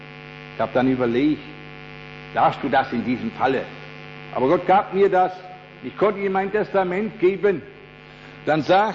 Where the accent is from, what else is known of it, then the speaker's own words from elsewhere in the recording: Emden, Lower Saxony, Germany; ich komme aus Emden, aus Friesland, von der Küste.